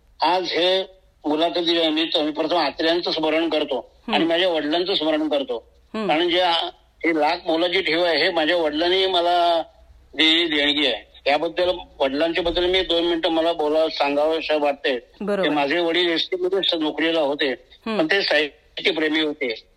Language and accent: Marathi; Koregaon, Maharashtra, India; मी राहणारा मूळचा कोरेगावचा, म्हणजे सातारा जिल्ह्यामध्ये कोरेगाव आहे, त्या कोरेगावचा राहणारा. कोरेगाव हे तालुक्याचं ठिकाण